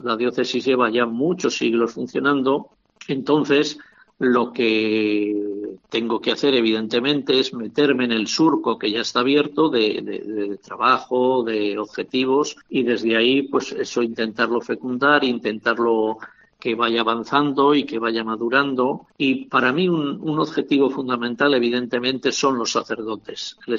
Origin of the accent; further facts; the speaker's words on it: Montemayor, Castile and León, Spain; O sea que la vinculación al pueblo es una vinculación muy estrecha y seguirá siendo muy estrecha. No dejo de ser uno más de Montemayor.